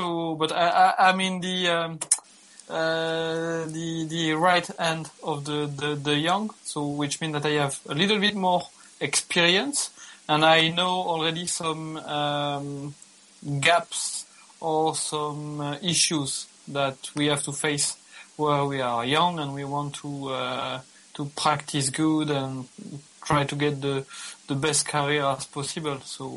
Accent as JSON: {"language": "English", "country": "Belgium", "said": "Okay, so I'm from Belgium, so I'm practicing in an academic hospital in Brussels, which is the capital of Belgium."}